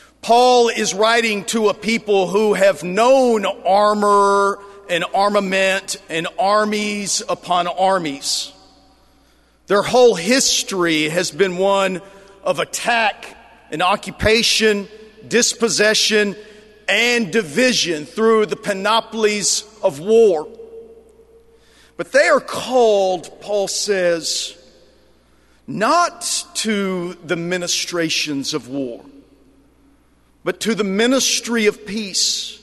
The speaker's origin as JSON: {"language": "English", "region": "Texas", "country": "United States", "tie": "born or raised there", "said": "the onward Christian soldiers rhetoric I grew up hearing here in Texas, and still hear when I get outside of the Broadway bubble."}